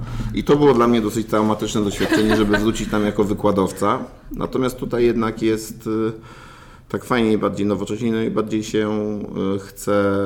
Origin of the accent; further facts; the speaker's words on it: Katowice, Silesian Voivodeship, Poland; przez to, że ja jestem z Katowic, więc tu bywałem